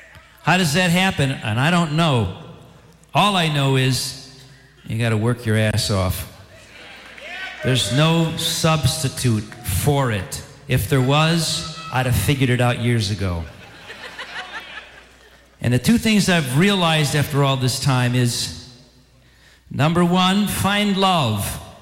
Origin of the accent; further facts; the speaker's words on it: Chicago, Illinois, United States; When I grew up in Roseland, and I had this wacky dream, living in a two-flat